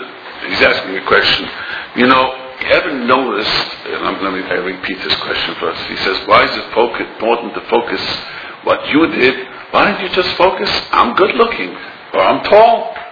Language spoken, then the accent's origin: English; Williamsburg, United States; born there; English is a second language; I was born in America, believe it or not, neither. But I was born in Williamsburg, so I only learned to speak English when I moved there.